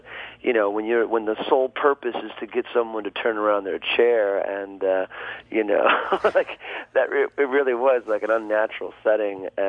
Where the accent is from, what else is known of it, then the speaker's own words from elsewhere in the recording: Waterford, Michigan, United States; I grew up playing with a cousin of mine who actually grew up a bit more closer to Milford and Highland.